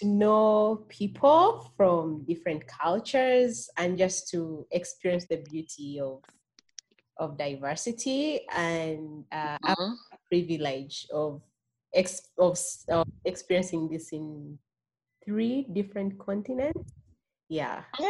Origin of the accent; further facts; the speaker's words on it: Uganda; I'm Ugandan as well, but I'm not Kenyan. I'm Ugandan.